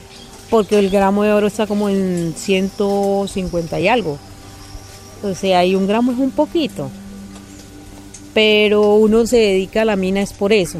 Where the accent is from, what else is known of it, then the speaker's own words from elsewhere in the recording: Istmina, Chocó, Colombia; born there; Tengo 58 años de edad, nací en Ismina, Chocó. He recorrido casi parte de Colombia, mucha.